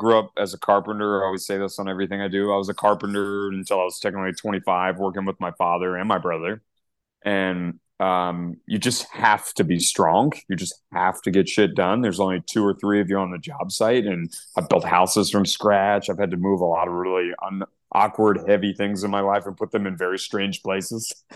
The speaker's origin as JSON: {"language": "English", "region": "Virginia", "country": "United States", "tie": "born or raised there", "said": "And we grew up on property in Virginia"}